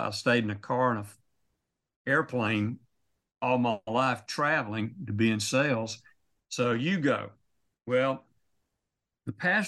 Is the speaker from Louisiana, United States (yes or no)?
yes; Louisiana, United States; I was born on a farm in North Louisiana, which is about as far from Israel, I guess, as you can be. But I was worked on the farm. I worked in the oil field.